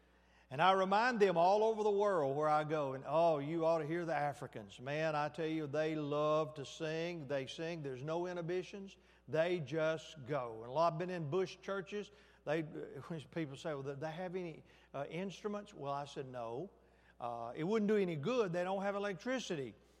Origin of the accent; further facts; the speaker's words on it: Alabama, United States; I grew up in the Shoals preaching.